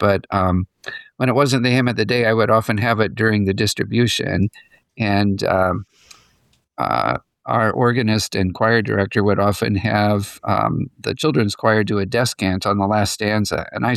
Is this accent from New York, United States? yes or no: yes; Niagara Falls, New York, United States; also born or lived in Elyria, United States / Australia; And so we moved several times as in my growing up years. Started in Niagara Falls, New York, and then moved to the Elyria, Ohio area. But we ended up going from there to Australia.